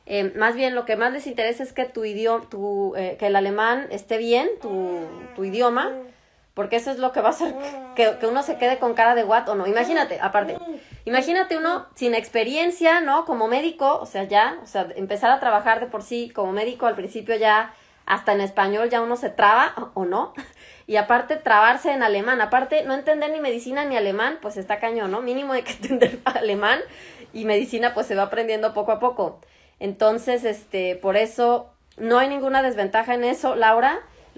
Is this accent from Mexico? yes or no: yes; Mexico; Yo soy mexicana, ¿ok?